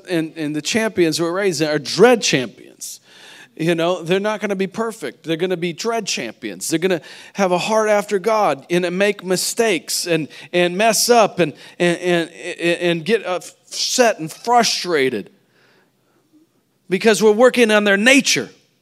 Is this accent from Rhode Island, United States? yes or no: no; Missouri, United States; now in Nashville, United States; I grew up in Missouri, but Nashville's our home.